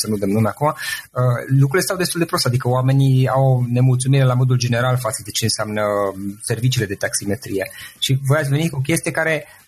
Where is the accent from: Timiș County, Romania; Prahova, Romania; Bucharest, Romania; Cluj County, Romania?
Cluj County, Romania; Cluj-Napoca; eu sunt din Cluj